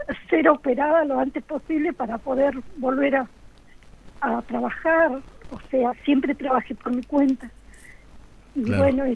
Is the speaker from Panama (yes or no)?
no; Chos Malal, Neuquén, Argentina; Sí. Nací criada acá en Chosmalal.